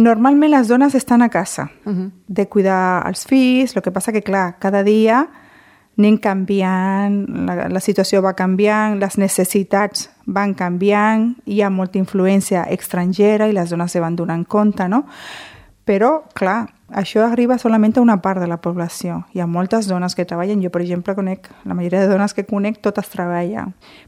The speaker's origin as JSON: {"language": "Catalan", "country": "Dominican Republic", "moved": "yes", "lives_now": "Sant Celoni, Spain", "said": "Jo, des que vaig venir de la República Dominicana, sempre em va agradar molt Sant Celoni."}